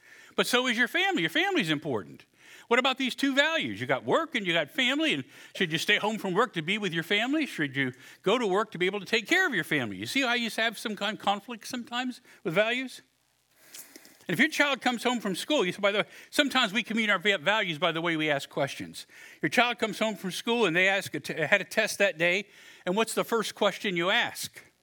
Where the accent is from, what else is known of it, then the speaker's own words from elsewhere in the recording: United States; As an American value, I think all of us as Americans have a value of freedom.